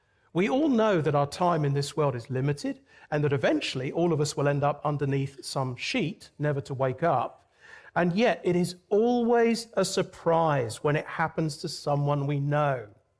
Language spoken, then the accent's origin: English; United Kingdom; now in Florida, United States; because, you know, I'm a British guy.